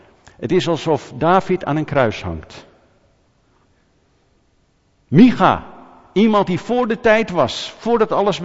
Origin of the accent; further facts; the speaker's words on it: Netherlands; Want ik ben een Nederlander en ik ben gezegend in het nageslacht van Abraham.